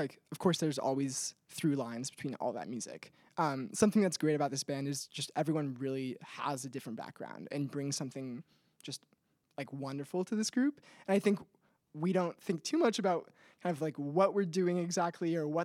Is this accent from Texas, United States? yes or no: no; Arcata, California, United States; Sorry. I'm from Arcata, California originally, and I grew up actually playing some bluegrass music